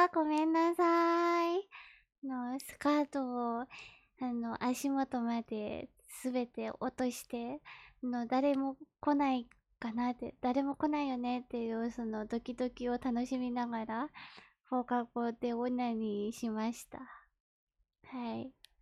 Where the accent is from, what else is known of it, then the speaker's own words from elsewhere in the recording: Kanagawa, Japan; 出身地は神奈川です。年齢は24歳